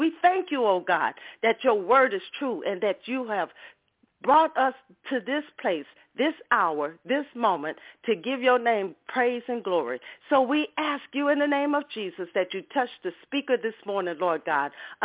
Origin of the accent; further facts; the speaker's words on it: Ocean Springs, Mississippi, United States; from Ocean Springs, Mississippi.